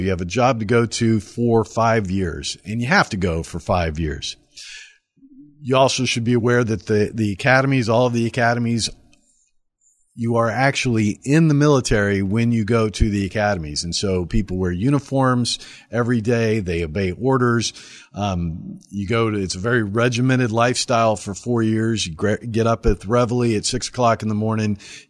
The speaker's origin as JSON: {"language": "English", "region": "Kansas", "country": "United States", "tie": "born or raised there", "said": "Most people in Kansas, well, I grew up in Kansas, and people used to say, what is the Coast Guard?"}